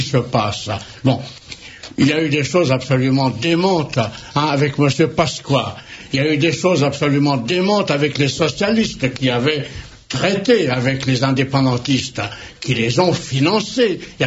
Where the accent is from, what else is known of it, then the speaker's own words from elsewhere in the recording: Corsica, France; et je suis corse